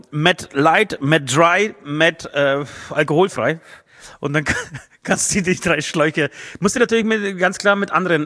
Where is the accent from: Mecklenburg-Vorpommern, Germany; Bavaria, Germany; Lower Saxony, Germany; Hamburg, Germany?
Bavaria, Germany; Speichersdorf; wir sind heute beheimatet in Bayreuth. In meiner, praktisch kann man sagen, Heimatstadt. Nein, ist es nicht meine Heimatstadt. Es ist zumindest die nächstgelegene Stadt von Speichersdorf aus gesehen.